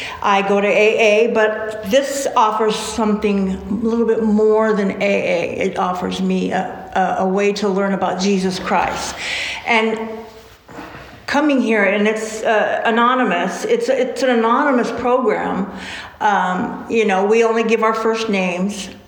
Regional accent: California, United States; Well, I'm from California. I live here now.

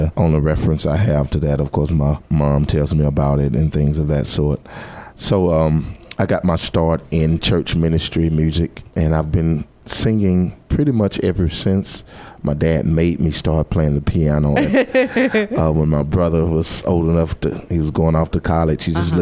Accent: Clarksdale, Mississippi, United States; also born or lived in Moorhead; So born and raised here, my dad pastored in a small town called Moorhead. And so I grew up in Clarksdale and Moorhead.

